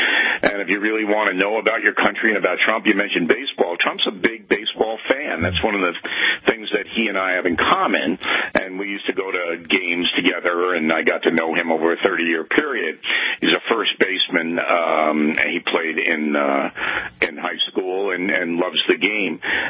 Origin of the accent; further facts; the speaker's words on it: Levittown, United States; Now, I've never been a guy that associated with fat cats and rich people. I'm from Levittown. I don't do that.